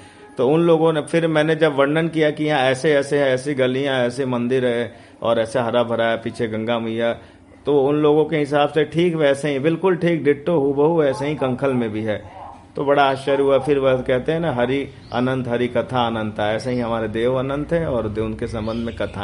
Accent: Gorakhpur, Uttar Pradesh, India; और मैं गोरखपुर का रहने वाला हूँ।

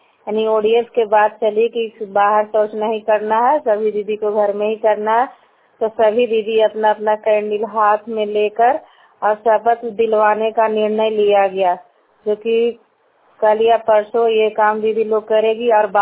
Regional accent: Bihar, India; मैं गंगटा की हूँ और नॉर्थ ब्लॉक और नालंदा जिला का निवासी हूँ।

